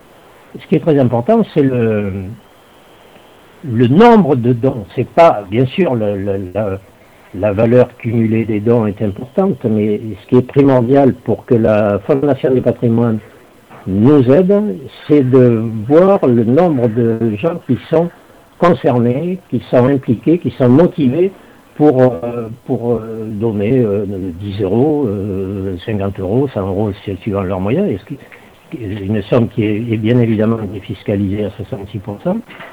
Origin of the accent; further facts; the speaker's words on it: Nouvelle-Aquitaine, France; mais dans cette partie du Périgord blanc, on est un peu déshérité